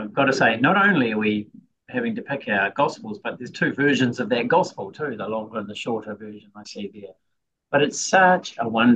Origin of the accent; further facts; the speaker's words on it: Wellington, New Zealand; So you've got a double dose of us Wellingtonians today.